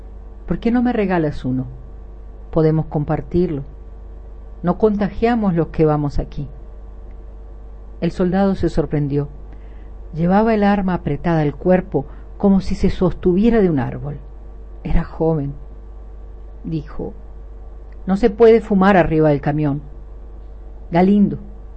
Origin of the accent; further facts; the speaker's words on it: Chile; born there; also born or lived in Peru / Bolivia; Mi familia vivió en todos esos países. Yo nací en Chile.